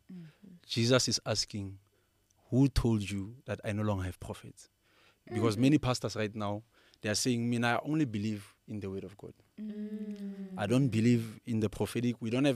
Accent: Brits, North West, South Africa; Yes, I'm from Letabile, Brit. That's where I grew up.

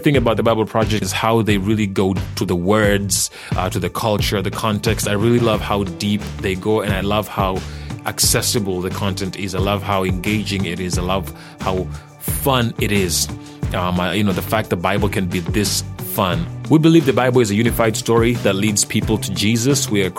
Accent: Tanzania; and I'm from Tanzania.

